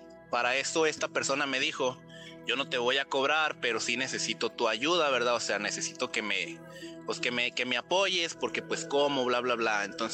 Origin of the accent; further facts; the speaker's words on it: Durango, Mexico; vivía yo en Durango, de donde soy originario. Y ya había vivido aquí y luego me fui por un tiempo